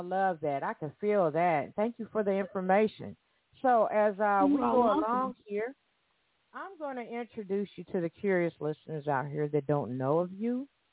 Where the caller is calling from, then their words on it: Evansville, Indiana, United States; I am calling from Evansville, Indiana. Yes, I am in Evansville, Indiana.